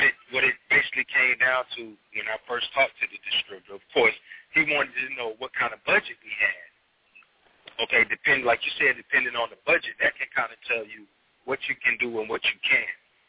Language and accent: English; Columbus, Georgia, United States; Columbus, Georgia.